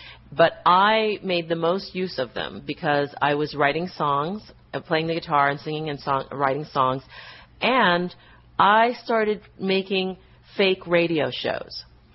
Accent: Buffalo, New York, United States; born there; I was born in Buffalo, New York.

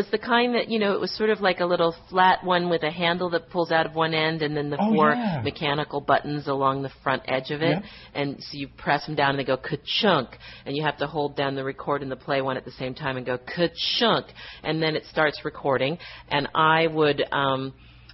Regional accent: Buffalo, New York, United States; born there; I was born in Buffalo, New York.

